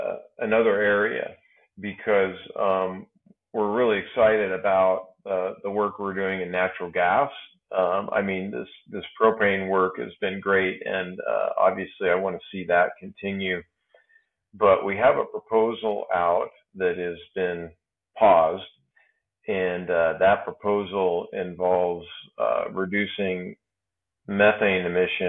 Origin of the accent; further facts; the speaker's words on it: Oregon, United States; Yeah, I grew up in the Northwest and spent a lot of time fishing in the Umatilla National Forest.